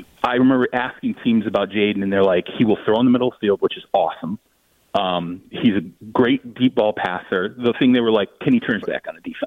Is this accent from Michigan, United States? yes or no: yes; Michigan, United States; I grew up in Michigan, the Lions for decades and decades.